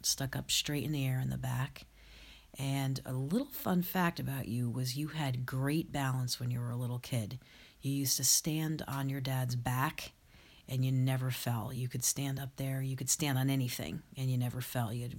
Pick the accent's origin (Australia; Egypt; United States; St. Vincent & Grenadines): United States; Hillsborough, New Jersey; I grew up in Hillsborough, New Jersey. We lived in a great neighborhood. We played with the kids in the neighborhood all the time.